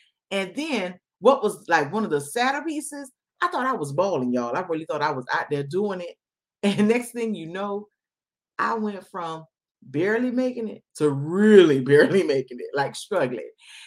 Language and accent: English; Miami, Florida, United States; I am born and raised from Miami-Dade. Yes, you know, y'all know how to go. Born and raised in Miami-Dade County 305. That's me.